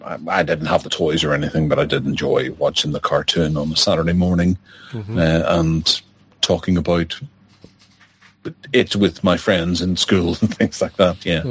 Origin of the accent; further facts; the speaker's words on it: Bangor, Northern Ireland, United Kingdom; born there; a fellow Bangor man, I was born in Bangor